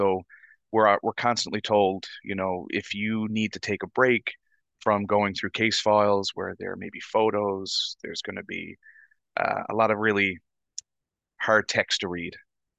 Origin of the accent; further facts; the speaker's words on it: Bonavista, Newfoundland and Labrador, Canada; Because I know from experience in my hometown, Bonavista